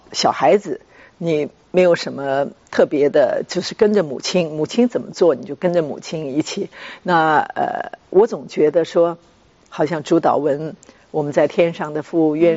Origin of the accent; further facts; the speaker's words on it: Taichung, Taiwan; 我们住在台中这个水南机场旁边的这个大石里，我们在那里长大的。